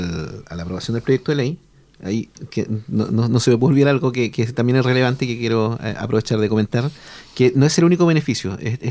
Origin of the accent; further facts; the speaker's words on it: Lota, Biobío, Chile; yo soy de Lota. Entonces, hay en mis redes sociales muchas familias de Lota.